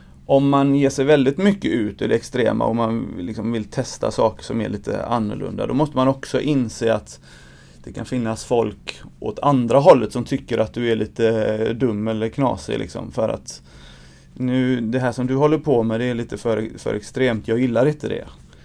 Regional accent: Angered, Västra Götaland County, Sweden; Jag är en invandrare, jag är uppvuxen i Angered och har väldigt... Liksom, mångkulturellt är ju Angered, får man väl lov att säga.

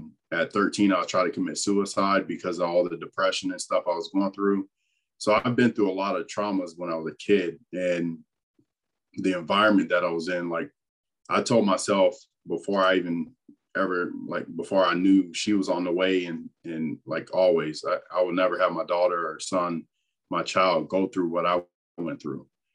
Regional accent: Fort Myers, Florida, United States; like I'm from Fort Myers and moved across state.

